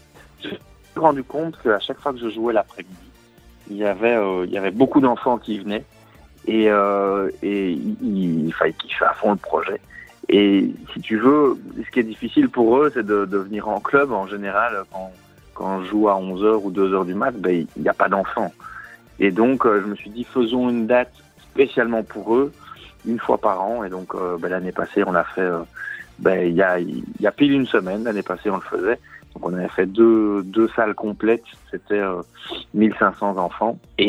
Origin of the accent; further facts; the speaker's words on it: Brussels, Belgium; now in Charleroi, Belgium; Moi, je suis né à Anderlecht. Et j'ai vécu toute ma vie à Bruxelles.